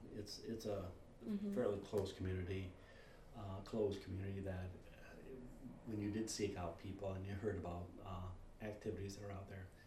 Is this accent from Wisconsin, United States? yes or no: yes; Wisconsin, United States; As I mentioned, I grew up in Wisconsin in a Lutheran church.